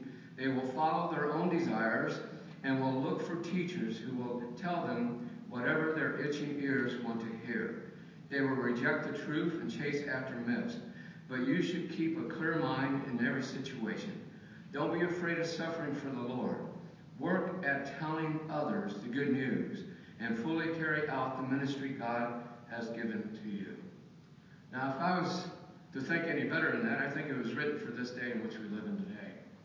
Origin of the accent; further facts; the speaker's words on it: Lima, Ohio, United States; And we came back to Lima because this was our roots. My wife was born and raised here in Lima. I grew up here in Lima as a boy.